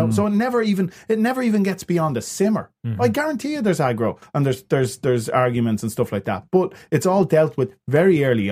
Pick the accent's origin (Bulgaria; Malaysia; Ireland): Ireland; I think it's easy for us as Irish people to knock the English.